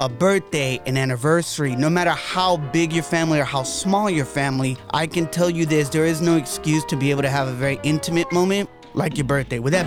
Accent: Los Angeles, California, United States; And many know that I am from Los Angeles. I love LA. It's LA all day.

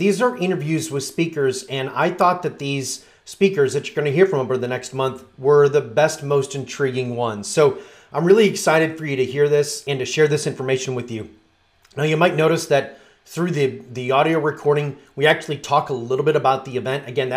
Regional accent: Chicago, Illinois, United States; Oh my gosh, I'm from Chicago. Yeah. I know Joliet.

